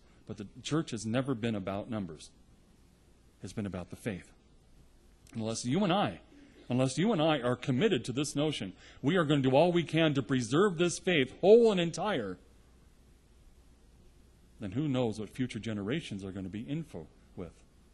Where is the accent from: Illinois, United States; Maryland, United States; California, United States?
California, United States; When I was growing up in the Novus Ordo, which was starting to be introduced into our parish in Northern California